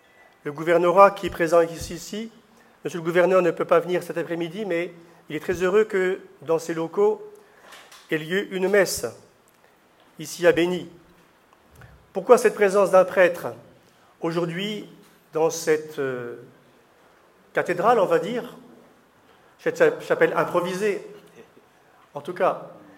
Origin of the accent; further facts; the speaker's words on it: France; Et moi, je viens de France.